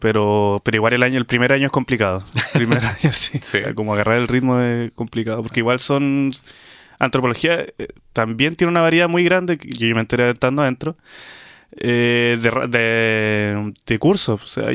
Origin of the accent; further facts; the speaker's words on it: San Pedro de la Paz, Biobío, Chile; Soy de aquí, de San Pedro.